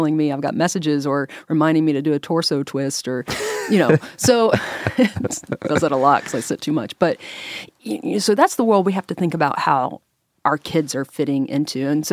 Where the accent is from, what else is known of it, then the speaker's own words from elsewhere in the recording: Peebles, Ohio, United States; So as opposed to saying, I'm from Peebles.